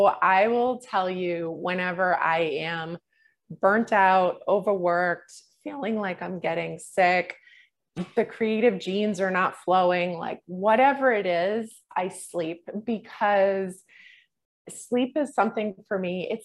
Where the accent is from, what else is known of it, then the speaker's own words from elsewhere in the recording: Massachusetts, United States; we're from Massachusetts, you know, the seafood capital of the world.